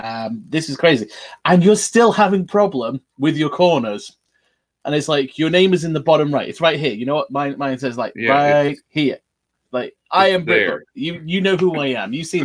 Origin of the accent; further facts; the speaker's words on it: United Kingdom; now in Canada; Technically speaking, I'm still British, so I'm technically speaking, I am still Brit Book.